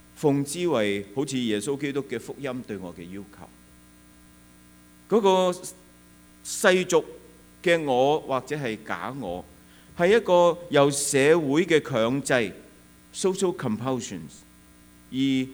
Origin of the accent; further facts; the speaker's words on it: Hong Kong; now in Canada; 就好像移民来了加拿大的很多不同国籍的，特别是我们香港人，拿到一个安全港回去